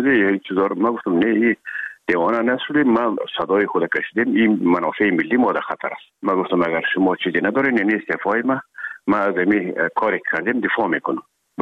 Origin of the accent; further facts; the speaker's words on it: Herat, Afghanistan; خودمون از هرات که آمدیم به اکادمی نظامی